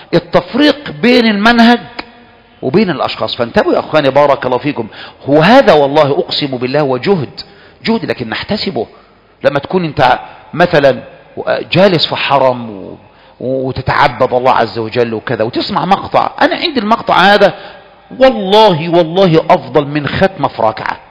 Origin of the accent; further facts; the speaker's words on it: Egypt; من عندنا كمصريين